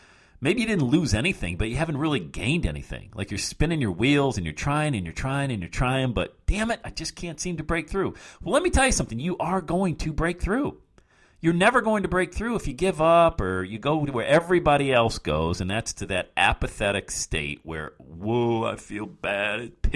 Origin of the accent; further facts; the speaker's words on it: Loveland, Ohio, United States; planted this church now called Branches Church here in Loveland, my hometown, outside of Cincinnati.